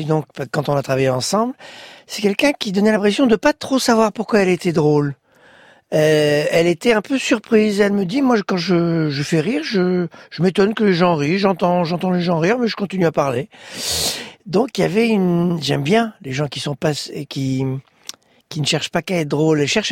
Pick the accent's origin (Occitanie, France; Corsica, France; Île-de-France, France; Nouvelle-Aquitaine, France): Nouvelle-Aquitaine, France; Bordeaux; J'avais 19 ans. Et je venais de Bordeaux.